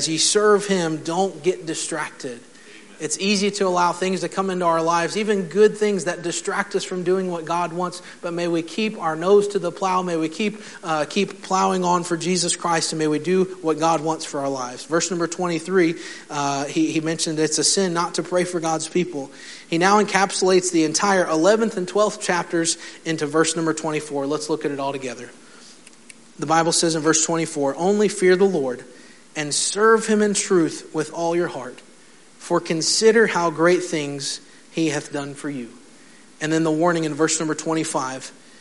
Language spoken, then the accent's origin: English; Farmersville, United States; Growing up in Farmersville, we lived on a farm, but it was my dad was not a farmer.